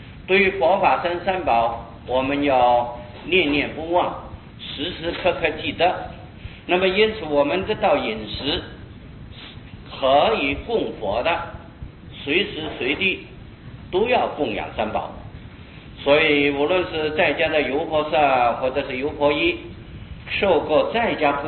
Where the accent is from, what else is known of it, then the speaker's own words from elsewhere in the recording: Taiwan; 我们台湾人普通一般都是吃的米饭